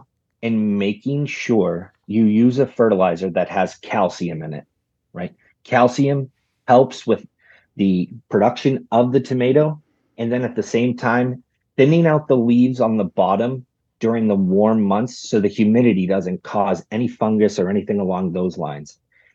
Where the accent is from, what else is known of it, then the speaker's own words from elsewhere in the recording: Maine, United States; I grew up in Maine. And in our backyard, we had an area that we left these herbs out over the winter and came back